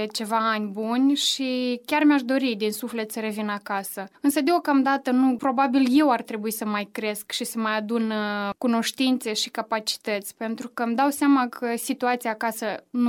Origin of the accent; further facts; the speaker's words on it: Sadova, Călărași District, Moldova; la Sadova, acolo de unde sunt eu, se discută foarte mult această problematică